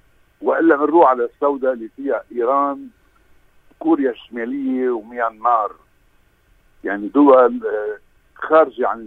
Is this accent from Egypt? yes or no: no; Lebanon; بيضايقنا كلبنانيين